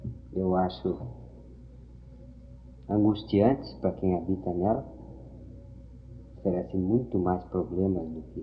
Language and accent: Portuguese; São Paulo, Brazil; born there; eu que nasci em São Paulo, sinto uma cidade desordenada, cheia de contrastes terríveis